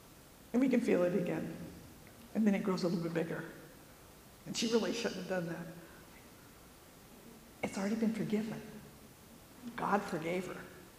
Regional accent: Los Angeles, California, United States; Maybe it's just because I'm from Los Angeles.

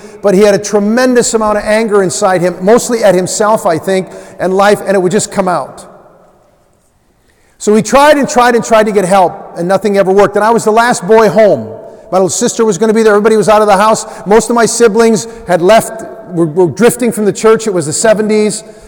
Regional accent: New Ulm, Minnesota, United States; Everywhere in the world we go, there's always at least one person who's heard of New Ulm. We were, first time I brought her to my hometown

